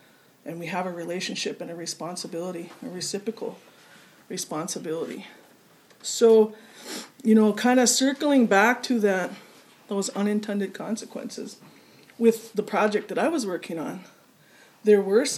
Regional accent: Red Lake, Minnesota, United States; I'm from Red Lake.

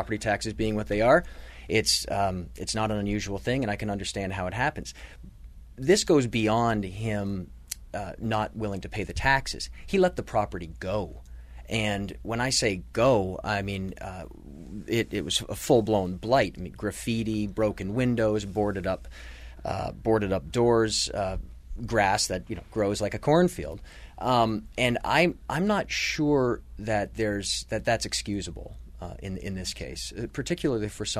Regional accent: Ontario, Canada; now in Rochester, United States; I grew up outside of Toronto. I moved to Rochester about 6 years ago with a brief hiatus. I've been here ever since.

